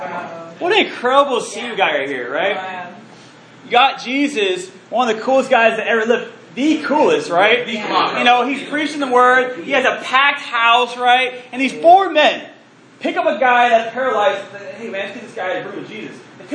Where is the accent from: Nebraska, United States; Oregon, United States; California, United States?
Oregon, United States; But I'm from Oregon, so I grew up with, you know, a certain amount of friends.